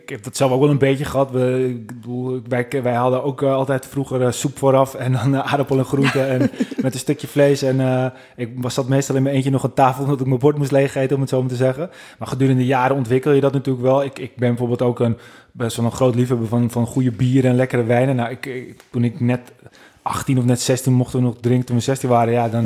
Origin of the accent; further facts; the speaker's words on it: North Holland, Netherlands; accent: North Holland; Maar het is Noord-Holland en misschien hoor je dat weer een beetje aan mijn accent. Ik praat dan niet heel erg West-Fries, maar zeker wel Noord-Hollands, om het zo maar te zeggen.